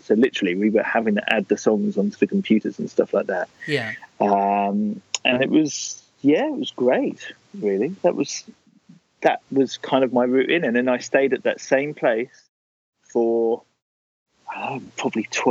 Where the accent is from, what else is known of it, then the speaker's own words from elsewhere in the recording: East of England, United Kingdom; born there; I was born in Hertfordshire, which is just north of London in the UK, and that's where I still am. Other than like a few years at university down on the south coast of England, and maybe a year living in London, I've lived out in Hertfordshire.